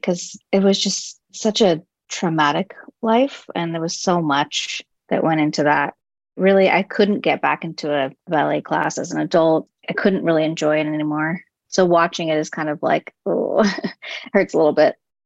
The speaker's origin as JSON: {"language": "English", "town": "Los Angeles", "region": "California", "country": "United States", "tie": "born or raised there", "said": "I am from Los Angeles."}